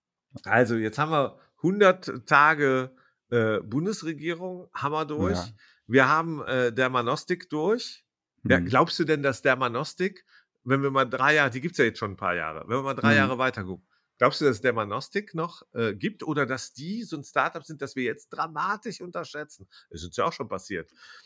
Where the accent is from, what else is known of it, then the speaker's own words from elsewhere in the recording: Jülich, North Rhine-Westphalia, Germany; das ist die Einwohnerzahl meiner Heimatstadt Jülich.